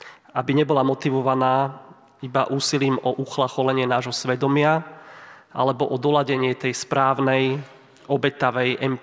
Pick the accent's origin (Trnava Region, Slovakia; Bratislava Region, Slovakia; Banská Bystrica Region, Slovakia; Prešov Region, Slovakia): Trnava Region, Slovakia; Trnava; U nás v Trnave, odkiaľ pochádzam a kde bývam